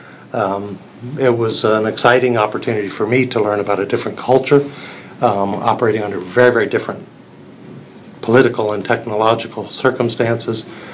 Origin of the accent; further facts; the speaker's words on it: Midwest, United States; Oh, it was quite a challenge and very different from where I grew up in the Midwest.